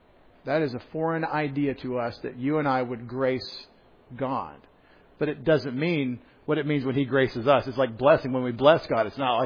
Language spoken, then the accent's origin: English; Texas, United States; If I say prayer the way I grew up in East Texas, it's 2 syllables.